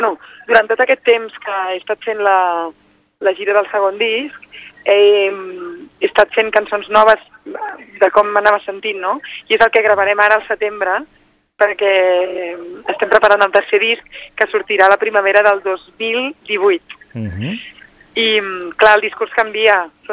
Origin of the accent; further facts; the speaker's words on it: Vilassar de Mar, Catalonia, Spain; una cançó que parla del meu poble, que és Vilassar de Mar